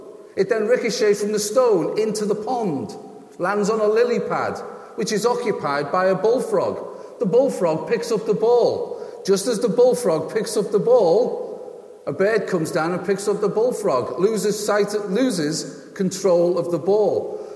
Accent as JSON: {"language": "English", "region": "England", "country": "United Kingdom", "said": "the comprehensive school, as we English call them."}